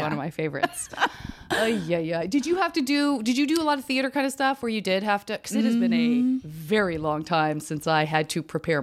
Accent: Arizona, United States; I'm from Arizona, but yeah, had public schools that, my public schools were fine arts.

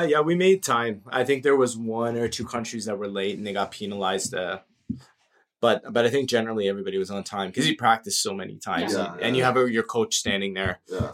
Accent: Kitchener, Ontario, Canada; I came from Kitchener-Waterloo, and my mother's side's German

